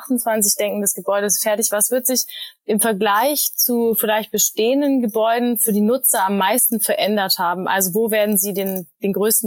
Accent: Berlin, Germany; weil irgendwie Berlin meine Heimat ist

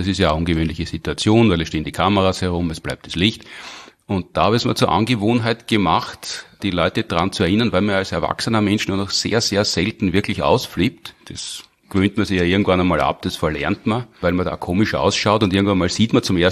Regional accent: Graz, Styria, Austria; Ich war ja als Grazer Kind nie in der Wiener Urania.

